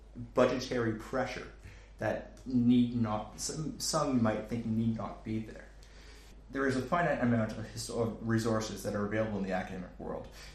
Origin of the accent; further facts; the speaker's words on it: Canada; As a Canadian, for me, it's more important because it's 75 years since the beginning of the Second World War.